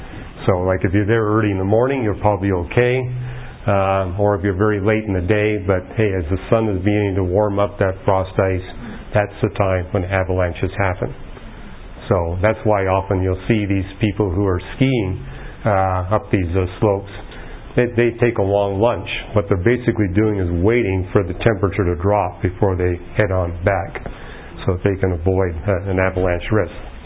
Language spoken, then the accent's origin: English; Canada; now in California, United States; Growing up in Canada, I think I've seen every kind of frost there is.